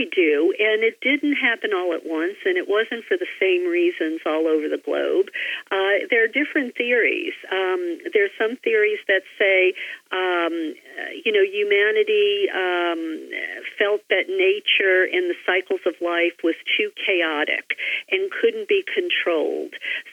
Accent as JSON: {"language": "English", "region": "the South", "country": "United States", "tie": "born or raised there", "said": "I know growing up in the Bible Belt, I never heard about it."}